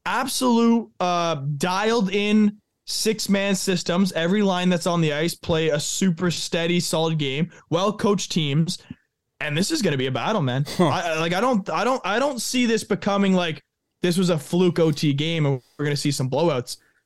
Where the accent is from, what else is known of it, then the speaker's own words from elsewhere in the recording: Thunder Bay, Ontario, Canada; Like, they're the guys that when you were playing hockey growing up in Thunder Bay, Ontario, they were dominating in the NHL.